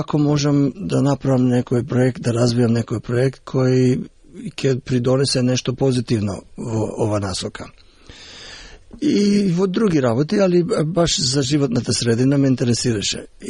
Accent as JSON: {"language": "Macedonian", "town": "Štip", "region": "Eastern", "country": "North Macedonia", "tie": "born or raised there", "said": "Уште како дете во Штип, во театарот, бев инспириран"}